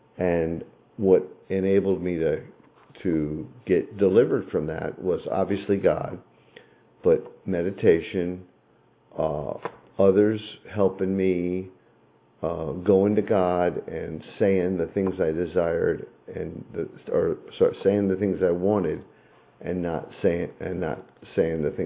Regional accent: Miami, Florida, United States; Again, I grew up in Miami, and I work in the fire service

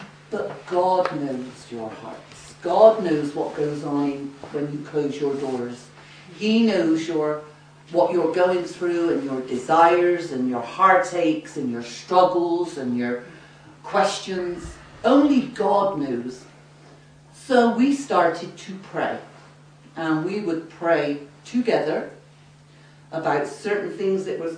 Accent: England, United Kingdom; from England.

